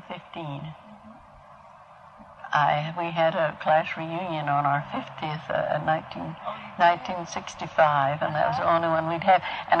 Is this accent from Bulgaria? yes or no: no; Kansas, United States; And I grew up in Kansas, in Norton County, Kansas. Uh-huh. And I went to school there.